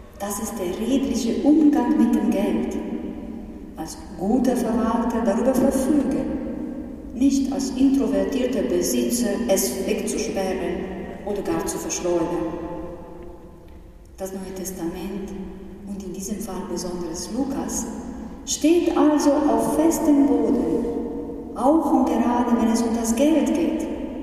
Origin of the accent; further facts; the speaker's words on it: Milan, Lombardy, Italy; Und noch meine Gemeinde, wo ich herkomme, aus Mailand, die ist weniger bekannt